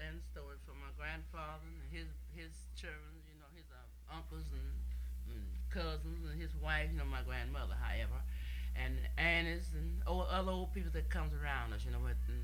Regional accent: Williamsburg, Virginia, United States; I'm from Williamsburg, where we made the picture at.

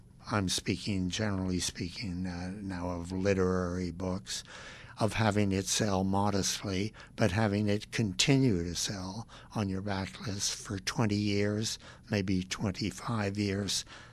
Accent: New York, United States; I am a New Yorker. I've always thought of myself as being a New Yorker.

